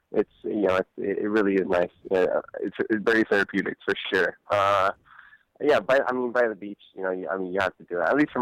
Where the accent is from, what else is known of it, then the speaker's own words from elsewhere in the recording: California, United States; You know, I'm from California, obviously. I'm from up north.